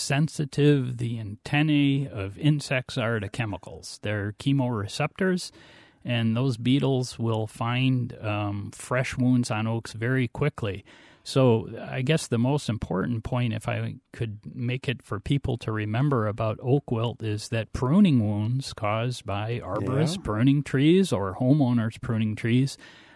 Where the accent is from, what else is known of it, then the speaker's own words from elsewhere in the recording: Milwaukee, Wisconsin, United States; And I grew up in Milwaukee, and I think that Milwaukee, the city, and the county with their parks are one of the reasons why I got interested in trees.